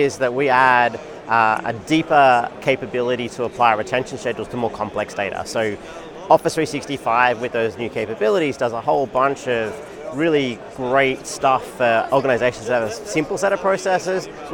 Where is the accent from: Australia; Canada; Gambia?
Australia; accent: Australian; now in Seattle, United States; Originally from Australia, you can hear from my accent, but now based in Seattle.